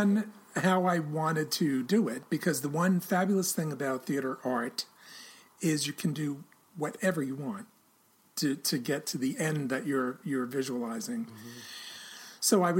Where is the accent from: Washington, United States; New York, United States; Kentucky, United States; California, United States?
New York, United States; New York City; Well, being a New Yorker, you know, I'm a native New Yorker.